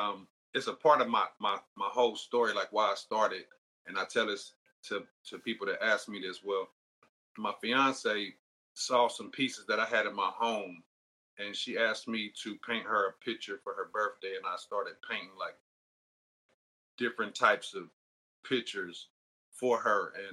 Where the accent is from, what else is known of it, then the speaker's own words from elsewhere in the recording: Forest Park, Ohio, United States; Forest Park is in Cincinnati, Ohio.